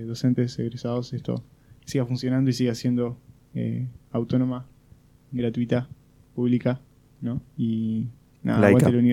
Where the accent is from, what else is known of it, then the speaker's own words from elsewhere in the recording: Salto, Uruguay; Yo soy acá de Salto, entonces, bueno, me queda muy cómodo, obviamente, porque es mi ciudad natal, tengo mi familia acá